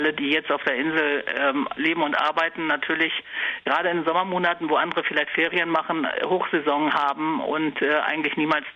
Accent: Germany; es ist ja durchaus meine Heimat. Es ist da, wo ich geboren und aufgewachsen bin. Und das ist schon etwas Besonderes, so Tür an Tür, Seite an Seite mit der wilden Nordsee aufzuwachsen.

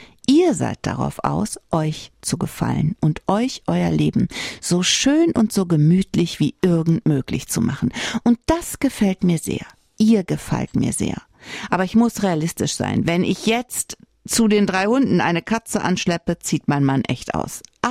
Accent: North Rhine-Westphalia, Germany; Ja, okay, ich komme vom Niederrhein, aber Rhein ist Rhein, finde ich.

